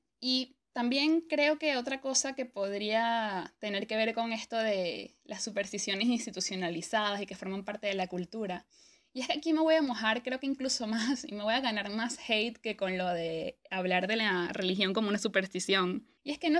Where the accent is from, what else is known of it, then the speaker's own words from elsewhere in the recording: Venezuela; sé que hay millones de supersticiones que tenemos los venezolanos que no podemos sacarnos de la cabeza